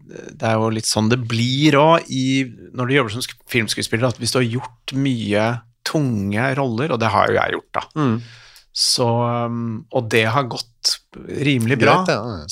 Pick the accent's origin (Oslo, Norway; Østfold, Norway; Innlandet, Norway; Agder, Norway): Oslo, Norway; Jeg er født og oppvokst i Ullevål Hageby-området.